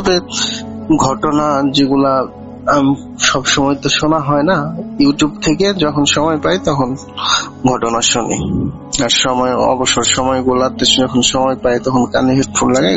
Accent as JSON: {"language": "Bangla", "town": "Jamalpur", "region": "Mymensingh Division", "country": "Bangladesh", "lives_now": "Malaysia", "said": "আমি বর্তমানে আছি মালয়েশিয়াতে। … আমার গ্রামের বাড়ি হলো জামালপুরের।"}